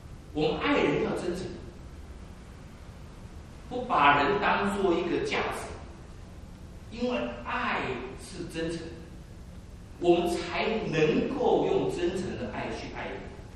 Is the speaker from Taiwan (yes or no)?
no; China; 我们中国人都是溺爱。一个孩子在家里都是做王的